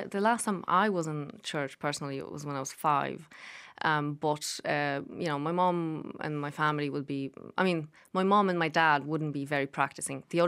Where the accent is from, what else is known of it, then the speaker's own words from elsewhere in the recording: southern Poland, Poland; I'm originally from Poland. It's a small town that I come from in the south of Poland. It's set in the mountains and it's a type of place where everybody knows everybody. It's a very small community.